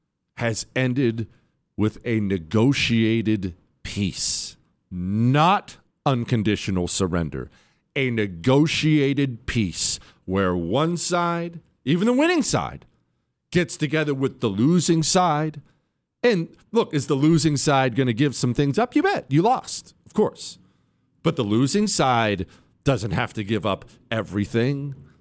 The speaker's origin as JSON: {"language": "English", "country": "United States"}